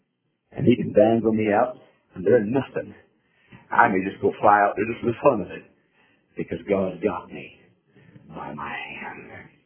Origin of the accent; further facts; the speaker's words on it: Holland, Michigan, United States; There's a lady up where I grew up in Holland, Michigan. It was kind of a big thing back then. We had all farms around us